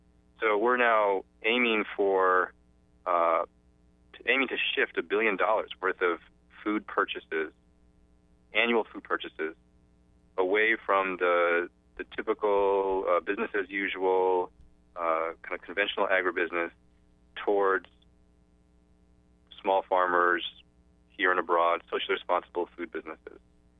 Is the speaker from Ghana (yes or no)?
yes; Ghana; I grew up in West Africa. I was born in Ghana, as you mentioned. My mother is from Ghana, she's Ashanti, and my father is from the Midwest. He's of Eastern European and Scots-Irish background.